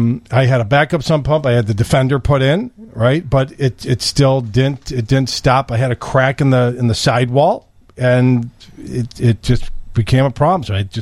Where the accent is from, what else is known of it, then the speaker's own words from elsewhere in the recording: Des Plaines, Illinois, United States; Thank God I grew up in Des Plaines.